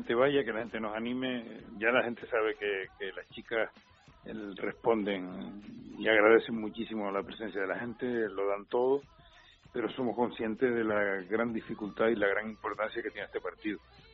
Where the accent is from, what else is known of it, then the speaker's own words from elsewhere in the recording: Santa Cruz de Tenerife, Canary Islands, Spain; pero también somos chicharreros y sabemos la importancia que tiene Carnaval